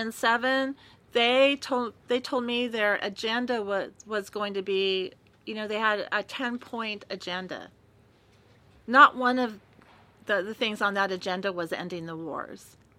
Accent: California, United States; I'm from California. Nothing happens unless you count earthquakes.

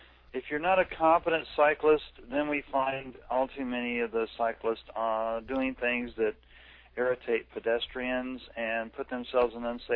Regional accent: South Carolina, United States; also born or lived in San Diego; and before that I grew up in South Carolina.

